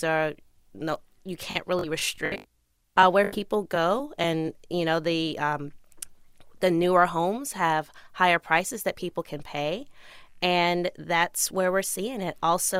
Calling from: Washington, District of Columbia, United States; I'm coming to you this afternoon now from Washington, D.C.

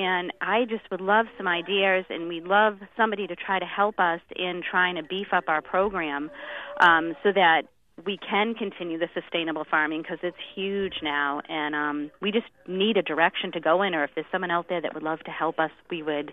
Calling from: Hudson, United States; I'm calling from Hudson. I'm on the school board in Hudson

